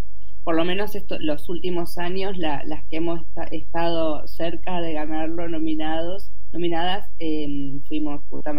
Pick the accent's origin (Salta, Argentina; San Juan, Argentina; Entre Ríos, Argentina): Entre Ríos, Argentina; Yo soy de Entre Ríos, y esta es una leyenda del litoral